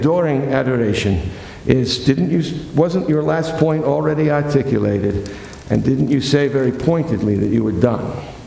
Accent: Boston, Massachusetts, United States; But I come from Boston. And we had a basketball team up there that used to win championships like there was no tomorrow.

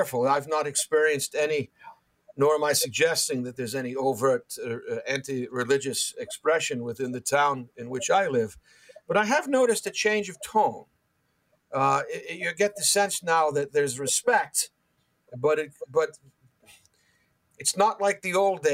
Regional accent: Pennsylvania, United States; we're also observing a rise in the interest in witchcraft here in my hometown, outside of Philadelphia, where we'll be receiving a witchcraft store within two blocks of my church very soon.

